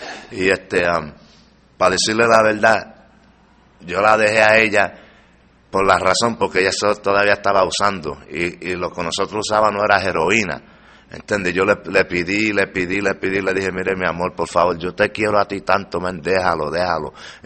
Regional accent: New York, United States; also born or lived in Puerto Rico; Yo soy de Puerto Rico y nací en Puerto Rico, pero criado en Nueva York, en el Bronx.

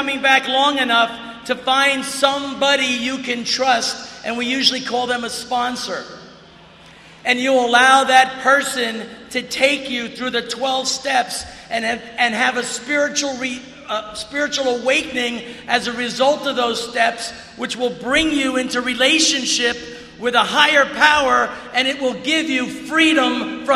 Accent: New Jersey, United States; now in San Diego, United States; You know, I live in San Diego, California, but I grew up in New Jersey.

